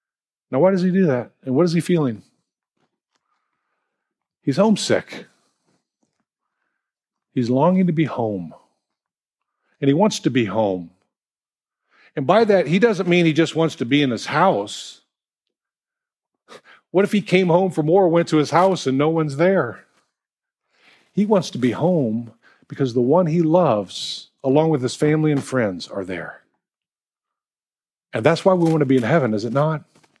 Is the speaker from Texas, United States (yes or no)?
no; Illinois, United States; now in Florida, United States; I remember years ago when my parents moved to Florida, we came from Illinois down to Florida.